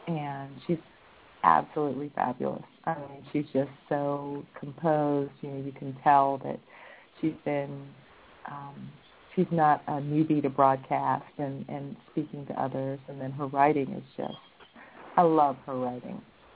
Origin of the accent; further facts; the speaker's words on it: Houston, Texas, United States; So I'm from Houston, Texas, but I'm in New Jersey this evening.